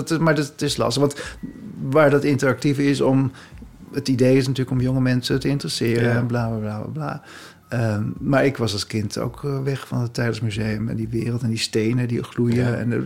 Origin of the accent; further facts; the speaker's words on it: Haarlem, North Holland, Netherlands; Want ik kwam uit Haarlem